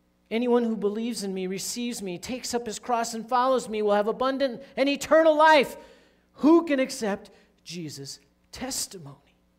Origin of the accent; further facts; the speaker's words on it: Pennsylvania, United States; also born or lived in Michigan / Colorado; When I grew up in Pennsylvania, we said a lot of things about West Virginians.